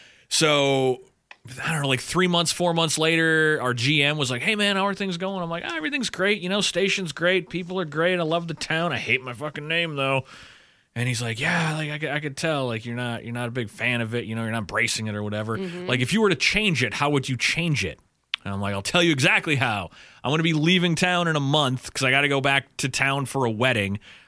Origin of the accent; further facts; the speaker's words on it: Fargo, North Dakota, United States; moved away as an adult; I came from Fargo, and they wanted